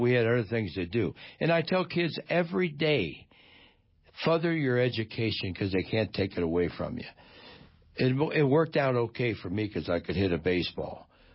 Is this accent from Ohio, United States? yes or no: yes; Cincinnati, Ohio, United States; born there; But Johnny could never understand that I was born in Cincinnati, and people loved the way I played.